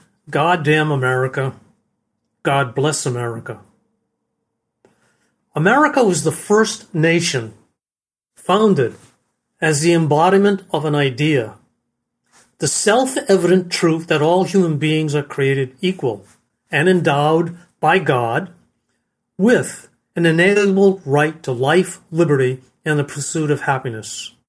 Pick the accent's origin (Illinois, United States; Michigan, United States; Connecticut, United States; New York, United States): Connecticut, United States; I saw the Ku Klux Klan burning a cross on a far-off hill in my hometown in northeast Connecticut.